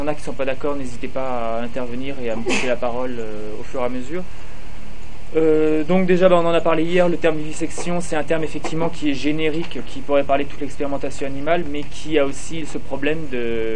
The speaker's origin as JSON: {"language": "French", "town": "Strasbourg", "region": "Grand Est", "country": "France", "said": "Voilà, donc moi je viens de Strasbourg"}